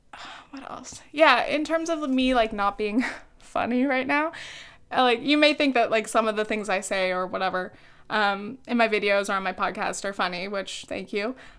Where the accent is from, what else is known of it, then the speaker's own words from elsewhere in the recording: California, United States; I grew up in South Orange County. It is a very high cost of living location.